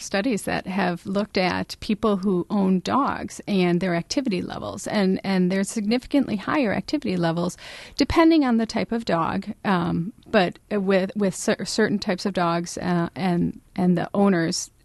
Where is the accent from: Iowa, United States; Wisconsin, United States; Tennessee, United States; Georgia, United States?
Wisconsin, United States; Larry, I hate to admit it, but I grew up in Wisconsin, and I've never been ice fishing